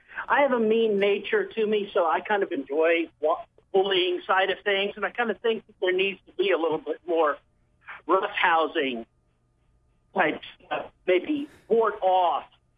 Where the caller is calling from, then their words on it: Arkansas, United States; from Arkansas.